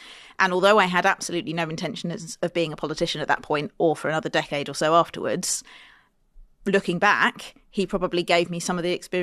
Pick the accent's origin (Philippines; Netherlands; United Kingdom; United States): United Kingdom; Fleet, South East England; I grew up in Fleet in Hampshire, and most of my family are from that area around the Hampshire-Surrey border.